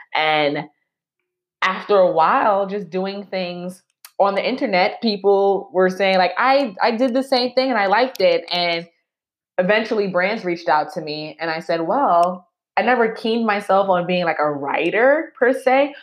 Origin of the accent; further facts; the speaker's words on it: New York, United States; One, I'm a New Yorker, so we have like that bravado. So regardless, like I'm a New Yorker, so I'm gonna put myself first off top, right?